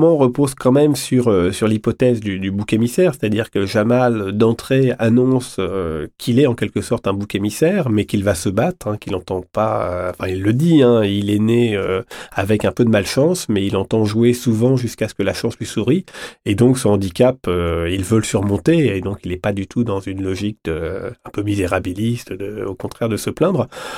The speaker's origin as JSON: {"language": "French", "region": "Normandy", "country": "France", "tie": "born there", "said": "Bon, c'est ma région natale."}